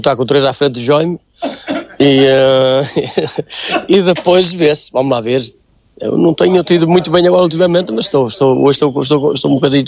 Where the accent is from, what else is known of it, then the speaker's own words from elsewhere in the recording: Cesar, Aveiro, Portugal; Eu sou de Cesar e gosto de Cesar, embora esteja a residir 30 e tal anos fora de Cesar, mas venho todos os dias a Cesar.